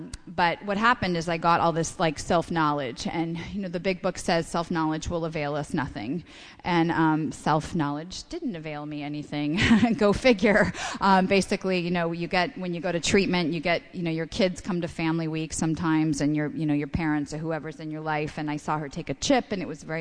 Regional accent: West Coast, United States; I'm from the West Coast originally.

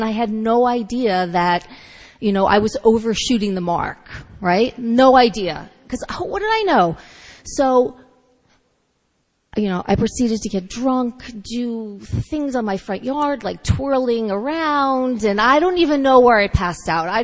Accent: New York, United States; I grew up in Westchester, you know, in the woods behind there, right?

